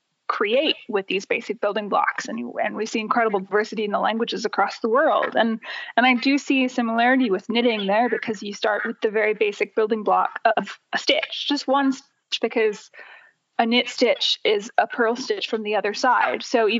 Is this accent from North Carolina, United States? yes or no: yes; North Carolina, United States; And I grew up in North Carolina, which has a very warm climate.